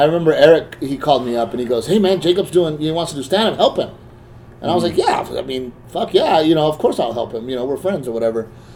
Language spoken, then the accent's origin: English; Corpus Christi, Texas, United States; growing up in Corpus, man